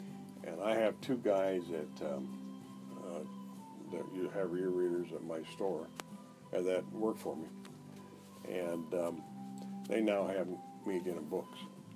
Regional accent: Los Angeles, California, United States; I grew up in Los Angeles.

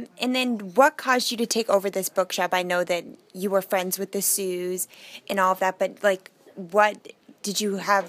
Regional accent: Virginia, United States; Oh, really? I went to Chantilly. I'm from the area.

